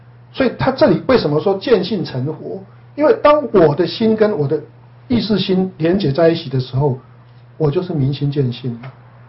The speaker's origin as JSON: {"language": "Chinese", "country": "China", "said": "身为中国人，我们就有中国味啊"}